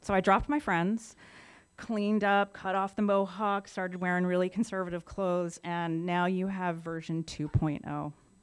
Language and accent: English; Philadelphia, Pennsylvania, United States; I grew up in Philadelphia, by the way.